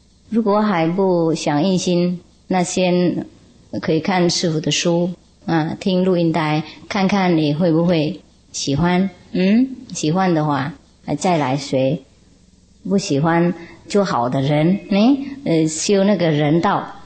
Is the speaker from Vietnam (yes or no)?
yes; Vietnam; first language Vietnamese; Chinese is a second language; 我们越南话有一句说啊，小孩是冤家，太太丈夫是野豹。